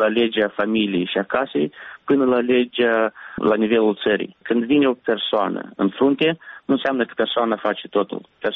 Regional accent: Călărași, Călărași District, Moldova; Eu sunt originar din Călăraș

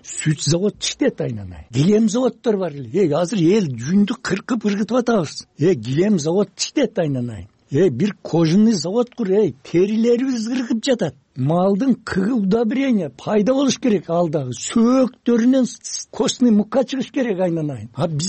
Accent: Ozgon, Osh Region, Kyrgyzstan; мына мен например өзгөндүкмүн дедим.

